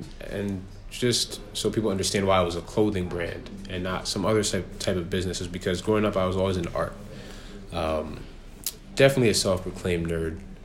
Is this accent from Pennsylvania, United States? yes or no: no; New York, United States; also born or lived in New Brunswick, New Jersey; I'm a first generation American. I was born in New Brunswick, New Jersey, but I've moved around a bunch. Just growing up, I've lived in upstate New York. I've lived in New York City and like in Manhattan. I lived in Flushing, Queens.